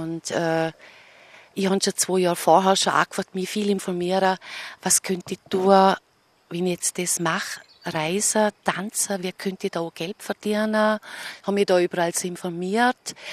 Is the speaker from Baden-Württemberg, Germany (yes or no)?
no; Thuringia, Germany; ich komme ja aus dem Dorf in Thüringen und bei uns hat es damals eigentlich nicht so Tanzangebote gegeben